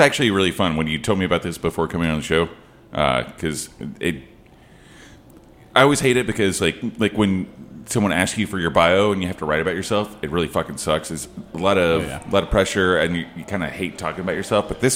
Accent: Oklahoma, United States; also born or lived in New York; I'm from Oklahoma, dude.

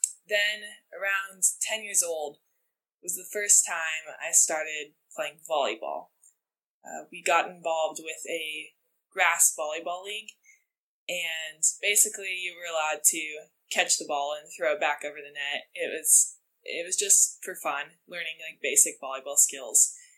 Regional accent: Santa Barbara, California, United States; and I was born with my twin, Samantha, and we grew up in Santa Barbara, so it is probably my favorite place in the world. It's home to me.

